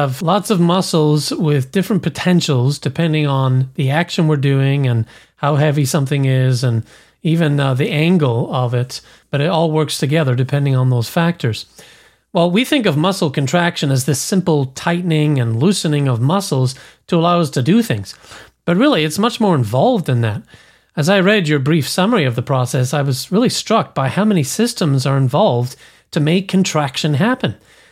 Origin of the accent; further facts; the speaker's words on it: Scotland, United Kingdom; We're both from Scotland, but of course we have different pronunciations of things.